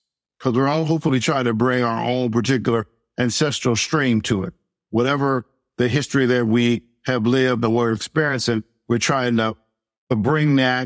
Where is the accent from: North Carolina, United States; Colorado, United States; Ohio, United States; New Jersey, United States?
Colorado, United States; I'm from Colorado.